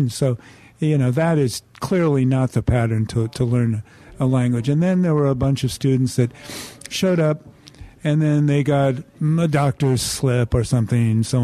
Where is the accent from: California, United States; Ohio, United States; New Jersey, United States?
California, United States; I moved back to California, where I was born and raised, and was offered a job teaching English to migrant Mexican farm workers